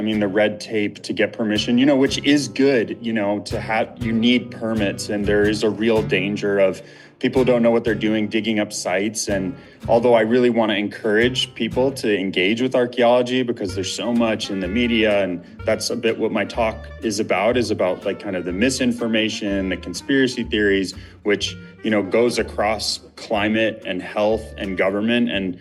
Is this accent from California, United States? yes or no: yes; California, United States; now in Hawaii, United States; No, so I grew up in California, but my folks have been on Kauai, which is the westernmost of the Hawaiian island chain.